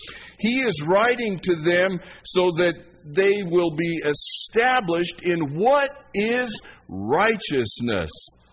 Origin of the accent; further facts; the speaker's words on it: Leadville, Colorado, United States; That's what I grew up in Leadville, and yet there's a First Baptist Delta, there's a First Baptist Cedar Ridge.